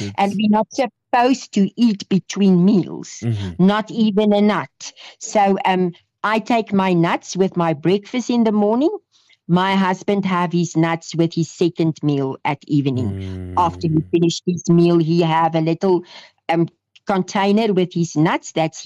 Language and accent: English; South Africa; I know, I'm also South African.